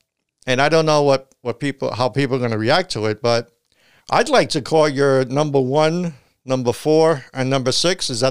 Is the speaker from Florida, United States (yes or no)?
no; New York City, New York, United States; And I am originally from New York and the Bronx.